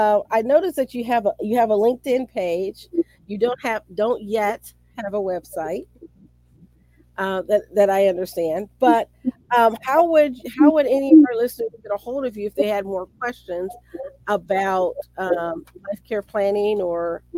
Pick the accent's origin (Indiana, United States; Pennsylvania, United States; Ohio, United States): Indiana, United States; I'm from Indiana, so we're, you know, we're a little bit bigger, but not much.